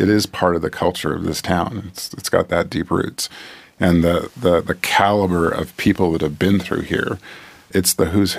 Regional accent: Seattle, Washington, United States; moved away; I came from Seattle, Washington

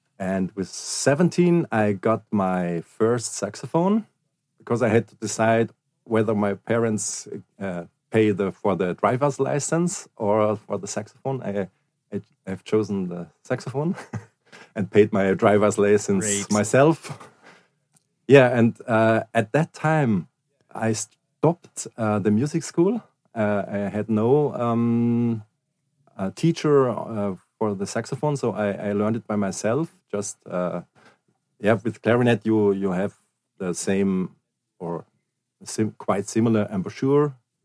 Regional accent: Germany; It's you can choose in Germany, because I grew up in Germany

